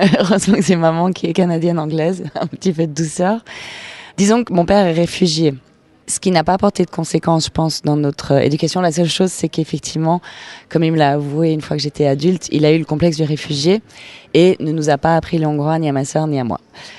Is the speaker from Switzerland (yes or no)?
yes; La Gradelle, Geneva, Switzerland; j'ai grandi à La Gradelle, qui était un quartier où il y avait beaucoup beaucoup d'étrangers.